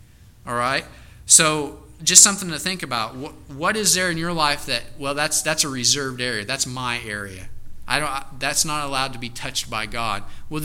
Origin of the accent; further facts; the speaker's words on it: Indiana, United States; I'm like, okay, so, I'm from Indiana.